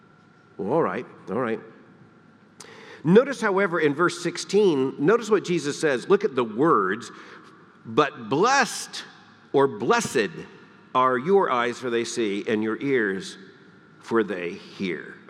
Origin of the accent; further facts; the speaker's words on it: Deep South, United States; When I was growing up in the Deep South, there were expressions you hear as a little boy